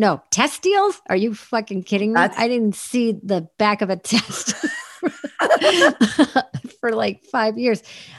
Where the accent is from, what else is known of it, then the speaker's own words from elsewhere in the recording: East Coast, United States; The only LA that I knew growing up on the East Coast, like the only LA you saw was, you know, the OJ situation.